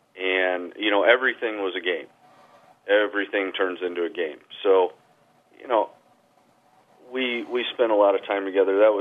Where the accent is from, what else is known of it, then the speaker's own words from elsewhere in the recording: Lincoln, Nebraska, United States; we've been friends since high school, and I grew up in Lincoln